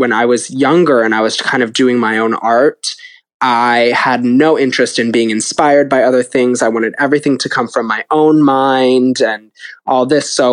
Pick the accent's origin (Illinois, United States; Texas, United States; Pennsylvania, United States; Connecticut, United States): Illinois, United States; Chicago; because I'm from Chicago, so we'd go to like the Art Institute of Chicago, especially like on field trips.